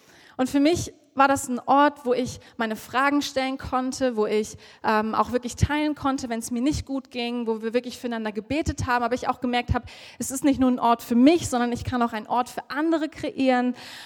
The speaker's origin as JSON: {"language": "German", "town": "Cottbus", "region": "Brandenburg", "country": "Germany", "tie": "born or raised there", "said": "in meiner Heimatstadt in Cottbus, falls irgendwer diese Stadt kennt, so eine kleine Stadt in Brandenburg"}